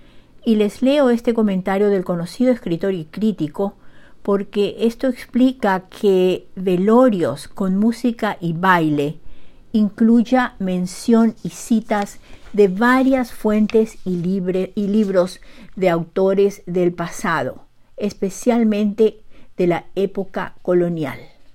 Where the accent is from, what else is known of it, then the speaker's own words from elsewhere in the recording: Paraguay; now in Bedford, United States; con ustedes desde Bedford, Massachusetts, con otro relato de la producción literaria de mi tierra natal, el Paraguay, corazón de América del Sur.